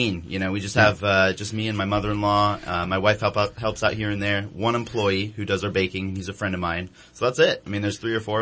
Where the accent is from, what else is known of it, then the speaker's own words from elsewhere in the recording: California, United States; You know, I'm originally from the Bay Area, so always the California local.